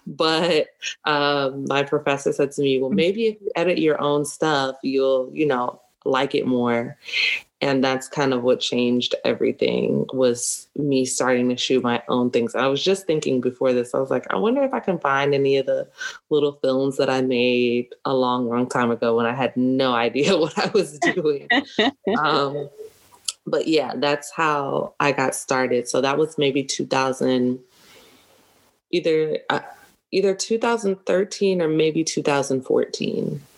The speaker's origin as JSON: {"language": "English", "region": "Maryland", "country": "United States", "tie": "born or raised there", "lives_now": "Chicago, United States", "said": "Yeah, I am from Maryland. Originally, I was born there. I graduated high school there."}